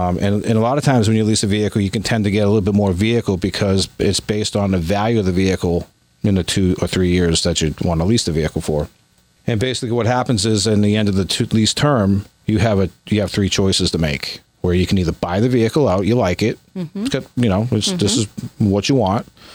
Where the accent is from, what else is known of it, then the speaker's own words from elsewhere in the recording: Florida, United States; And we came up here. We made a decision. We're from Florida.